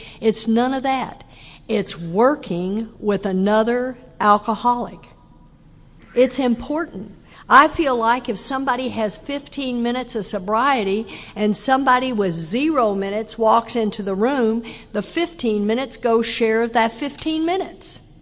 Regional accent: Texas, United States; I come from Texas. I got sober in Texas

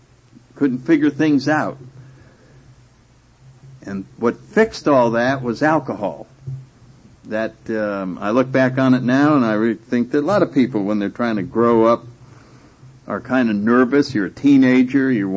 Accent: New Haven, Connecticut, United States; I come from New Haven, Connecticut, and I managed to get into Yale University.

